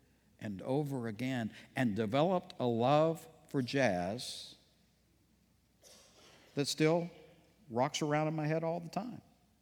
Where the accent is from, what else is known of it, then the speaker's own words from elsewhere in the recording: Texas, United States; I had never heard anything like it growing up in East Texas.